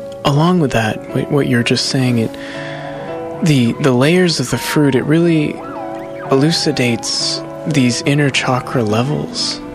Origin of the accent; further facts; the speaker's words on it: Midwest, United States; but I grew up in the Midwest, and at least there, the tomato definitely was a fruit.